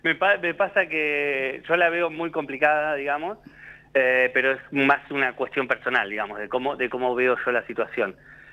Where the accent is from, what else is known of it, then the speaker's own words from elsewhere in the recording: Tandil, Buenos Aires Province, Argentina; Yo formé la compañía cuando llegué a Tandil, allá por el 2015. Yo soy de Tandil, pero bueno, estuve estudiando muchos años en Buenos Aires y volví en el 2015 a Tandil.